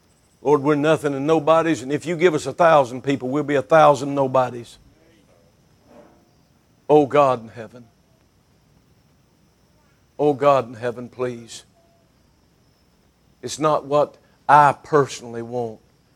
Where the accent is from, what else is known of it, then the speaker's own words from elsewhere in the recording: Winston-Salem, North Carolina, United States; I grew up in South Fork off of Country Club Road in Winston-Salem for a portion of my growing up years after my adopted dad come into my world.